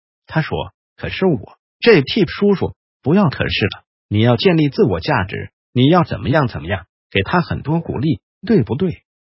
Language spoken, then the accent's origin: Chinese; China; 我们中国人说金气是属于速降之气，或者说杀伐之气。